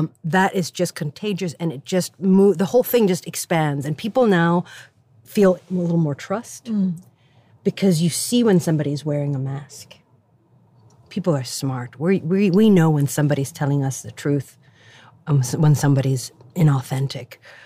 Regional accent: Sweden; English is a second language; also born or lived in United States; As an other child, growing up in Sweden, brown, having to sort of elbow my way through things, going to the United States and being brown there too

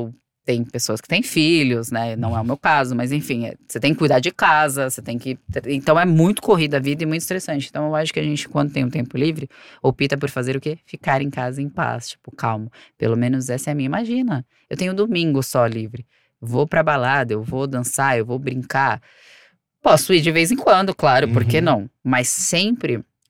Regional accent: Santos, São Paulo, Brazil; Eu sou de Santos. Santos é uma praia linda.

